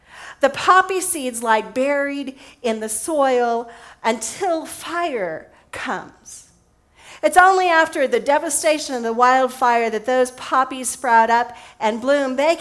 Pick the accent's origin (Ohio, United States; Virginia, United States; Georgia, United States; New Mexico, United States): New Mexico, United States; Alamogordo; In southern New Mexico, where I grew up in Alamogordo, it's about 70 miles from Las Cruces